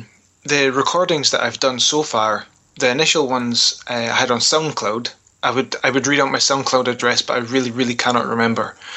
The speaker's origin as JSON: {"language": "English", "town": "Arbroath", "region": "Scotland", "country": "United Kingdom", "lives_now": "Dundee, United Kingdom", "said": "I'm actually from Arbroath, which is just outside Dundee, mm-hmm. but I'm in Dundee most of the time, so we'll stick with Dundee, that's fine."}